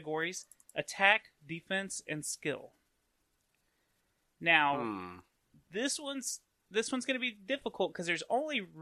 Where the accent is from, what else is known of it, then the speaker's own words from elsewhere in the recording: Texas, United States; accent: Texan; I can barely do my own Texan accent, and that's where I'm from.